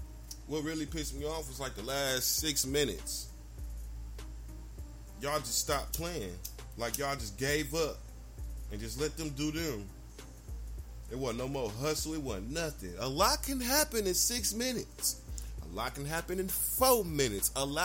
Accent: Milwaukee, Wisconsin, United States; I hate to see my hometown team lose

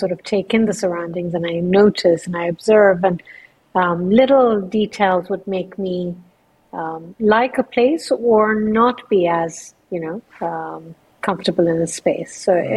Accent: India; also born or lived in London, United Kingdom; I'm a Parsi by faith. Parsis are Zoroastrian. We came from Persia. I was born in London, and then I grew up in India. And my grandmother was, so I grew up in my grandmother's house.

